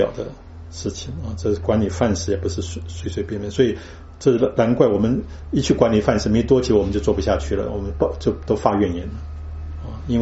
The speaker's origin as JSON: {"language": "Chinese", "country": "Taiwan", "said": "我从台湾来的，我比较相信台湾的人，"}